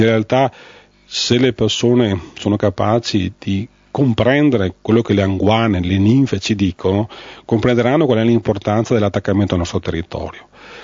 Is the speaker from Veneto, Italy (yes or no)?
yes; Veneto, Italy; Noi abbiamo avuto anche la fortuna, come Veneti rispetto ad altre parti d'Italia, di aver avuto una Repubblica di Venezia che ha conservato una libertà di stampa.